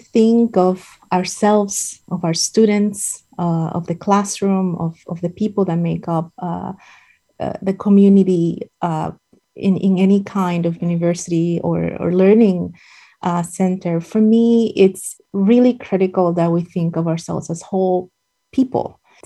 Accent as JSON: {"language": "English", "country": "Dominican Republic", "said": "And I come from the Dominican Republic, a country that has become known for its hairdressers and hair making and hair doing."}